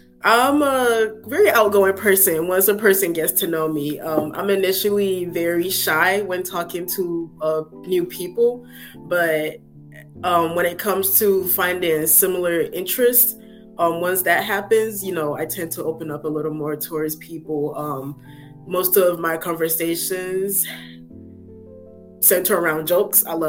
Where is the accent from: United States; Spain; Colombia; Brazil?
United States; Lithonia, Georgia; also born or lived in Ghana; I was born in Ghana, but I'm from Lithonia, Georgia.